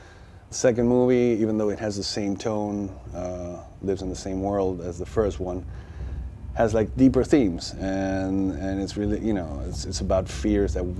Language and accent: English; Argentina; I grew up in Argentina, but I grew up watching all kinds of movies and a big amount of American movies.